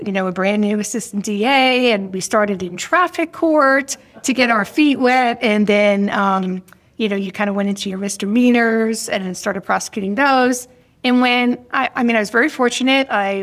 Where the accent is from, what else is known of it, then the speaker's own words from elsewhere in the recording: New Jersey, United States; I started my career in New York, and I was born and raised in New Jersey, in Bergen County. So it's right out of Manhattan.